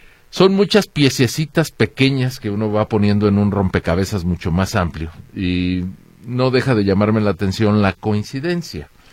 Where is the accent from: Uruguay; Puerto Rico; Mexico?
Mexico; como ciudadano mexicano